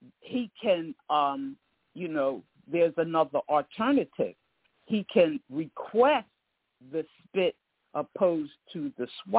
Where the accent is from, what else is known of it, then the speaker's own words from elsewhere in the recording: Philadelphia, Pennsylvania, United States; I'm originally from Philadelphia.